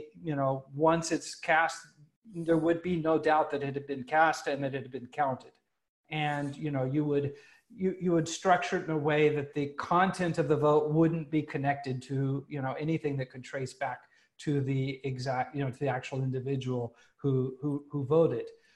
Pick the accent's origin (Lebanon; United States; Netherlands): United States; as an American who lives abroad right now